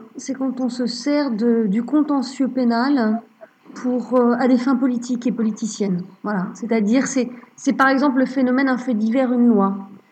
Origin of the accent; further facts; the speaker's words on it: Grand Est, France; je suis née en Lorraine, j'ai grandi en Lorraine.